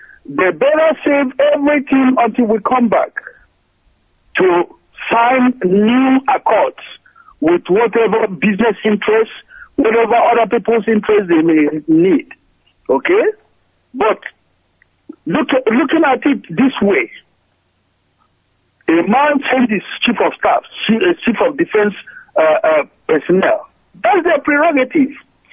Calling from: Chicago, Illinois, United States; I'm calling from Chicago.

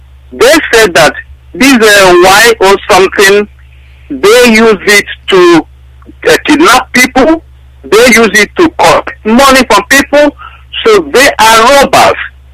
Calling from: Netherlands; from Netherlands.

